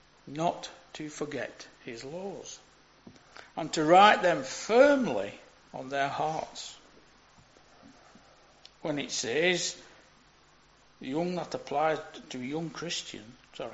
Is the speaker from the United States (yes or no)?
no; Burnley, North West England, United Kingdom; I'm from Burnley, I tend to drop my H's.